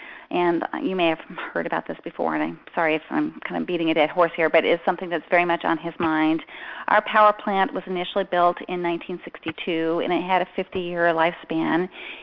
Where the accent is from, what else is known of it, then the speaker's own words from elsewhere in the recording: Fairbanks, Alaska, United States; I am originally from Fairbanks. I grew up here, came from a UA family.